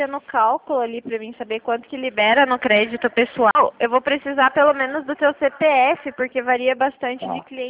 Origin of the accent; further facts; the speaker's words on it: Curitiba, Paraná, Brazil; Eu sou de Curitiba.